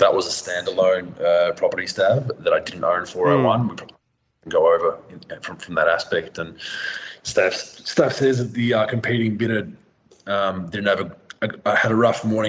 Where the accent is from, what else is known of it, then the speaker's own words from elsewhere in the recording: Endeavour Hills, Victoria, Australia; What I grew up in Endeavour Hills, I think they were probably 205 or 210 or even 2 metres. So, yeah, grew up ducking your head a lot.